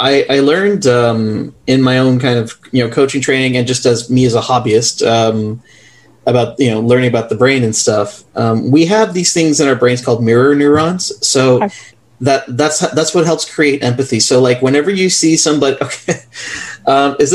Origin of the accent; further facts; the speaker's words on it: Canada; Now, I was raised, kind of, you know, my family's from the West Indies, from Trinidad, and growing up in Canada, we were raised, you know, in a Presbyterian church, right? Like the Christian mindset.